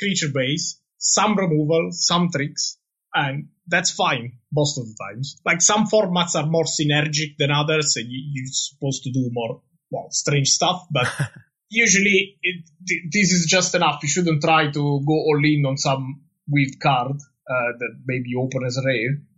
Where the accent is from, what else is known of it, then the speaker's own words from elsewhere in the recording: Naples, Campania, Italy; because I'm from Naples.